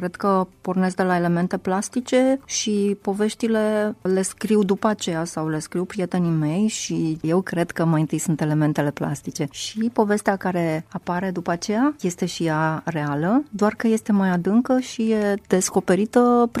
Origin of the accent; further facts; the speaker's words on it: Brăila, Brăila County, Romania; now in Iași, Romania; Nu sunt născut aici, dar așa le spun.